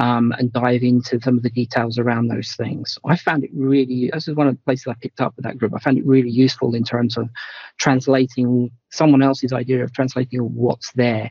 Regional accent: United Kingdom; moved away as an adult; now in Switzerland; I'm British originally. I don't think that changes anything. But basically, 13 years ago, I moved to Switzerland based on my wife's position, not mine.

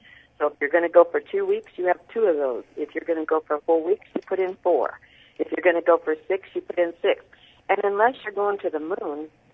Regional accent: Scotland, United Kingdom; I'm Scottish

